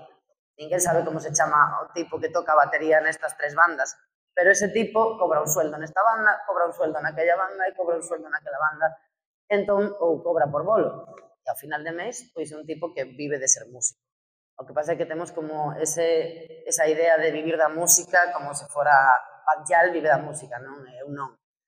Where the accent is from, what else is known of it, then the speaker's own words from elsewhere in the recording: Vigo, Galicia, Spain; Eu son de Vigo. Vivo en Candeán, pero, o sea, vivo. Son de Vigo de toda vida.